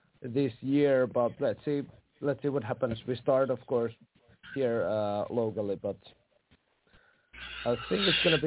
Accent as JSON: {"language": "English", "country": "Finland", "said": "Yeah, I'm a musician from Finland."}